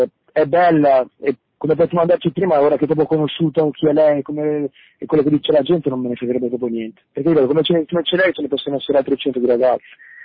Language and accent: Italian; Sicily, Italy; Il tradimento, guarda, da siciliano ti direi di no.